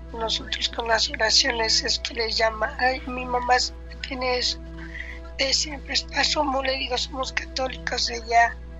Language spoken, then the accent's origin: Spanish; Chicago, Illinois, United States; also born or lived in Guadalajara, Mexico; Teníamos poco que habíamos llegado de México. Yo soy nativa de Guadalajara, pero criada en Chicago.